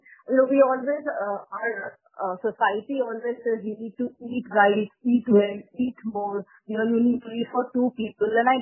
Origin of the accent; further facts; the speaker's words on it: Mumbai, Maharashtra, India; now in Bangalore, India; I'm from Mumbai, born and raised there. And life was pretty much in fifth gear until my husband and I moved with bad baggage and baby to Bangalore in 2013.